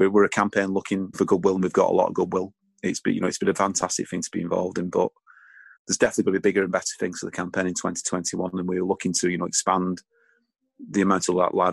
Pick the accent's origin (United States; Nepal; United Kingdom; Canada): United Kingdom; Leigh, North West England; I was brought up in Lee like Paul, and I think one of the things that's missing is that it has been a bit of a cultural void